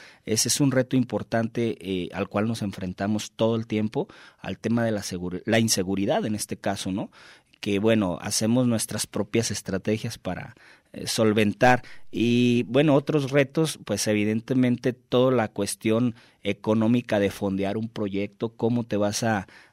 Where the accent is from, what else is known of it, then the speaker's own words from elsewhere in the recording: Tonalá, Mexico; born there; en el municipio del cual orgullosamente soy nacido, en Tonalá.